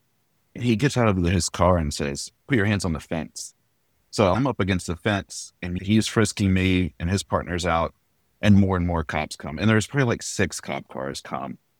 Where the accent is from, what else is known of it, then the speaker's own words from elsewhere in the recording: Nashville, Tennessee, United States; also born or lived in Philadelphia; Yeah, yeah. I grew up here in Nashville. And I feel like I grew up in Nashville, but I became an adult in Philly. I got hardened in Philadelphia.